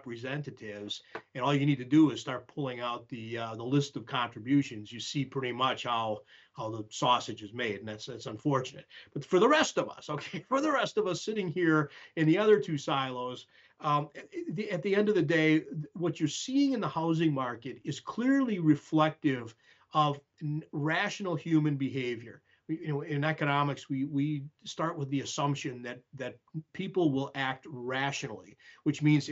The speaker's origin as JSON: {"language": "English", "country": "United States", "said": "my parents were Americans, and I'm certainly an American."}